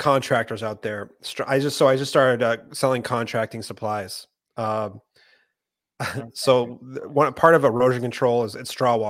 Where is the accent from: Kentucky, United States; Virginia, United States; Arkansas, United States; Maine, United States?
Maine, United States; now in Providence, United States; But I am from Maine, though. I am from Maine.